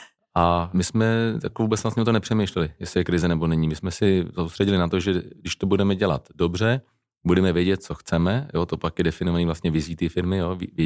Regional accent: Liberec, Liberec Region, Czechia; Jsme z Liberce a tak dále.

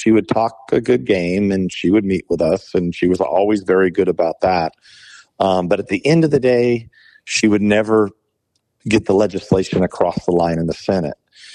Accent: California, United States; that appeared to be gypsies in my hometown, Romanian gypsies. And I can tell you that I've never seen Romanian gypsies in my part of California.

